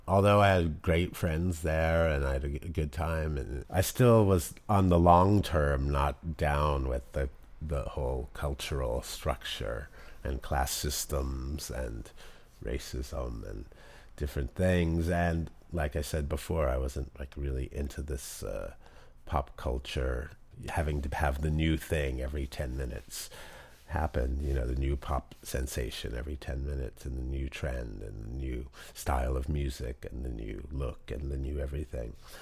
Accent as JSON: {"language": "English", "country": "United States", "said": "just coming from being an American to there"}